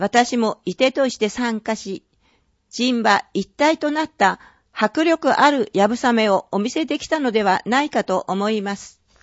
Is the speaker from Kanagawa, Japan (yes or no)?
yes; Kanagawa, Japan; now in Towada, Japan; 出身は神奈川県ですが、分け合って自ら十和田市に住むことを選びました。